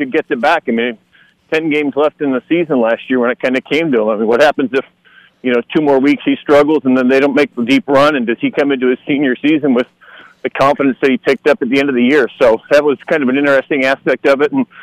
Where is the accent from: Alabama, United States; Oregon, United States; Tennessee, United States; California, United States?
Oregon, United States; Portland; Oh, I grew up in Portland. I went to Jesuit up in Portland and got involved in journalism there.